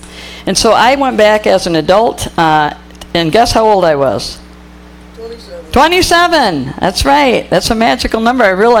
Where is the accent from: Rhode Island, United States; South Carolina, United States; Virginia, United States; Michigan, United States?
Michigan, United States; Potterville; They wanted to get us out of the big city, I guess, into a small town. And I was raised out there in Potterville, went to school and everything in Potterville.